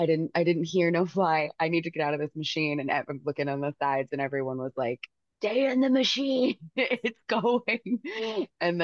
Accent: Modesto, California, United States; also born or lived in Portland; I am from Modesto, California. It's a little town in central Northern California. Was born there, grew up there for a little bit, moved to Portland, Oregon for a little bit.

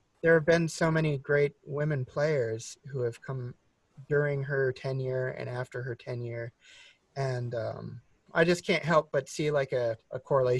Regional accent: Las Vegas, Nevada, United States; I guess growing up in Vegas also, but I've heard everything, you know.

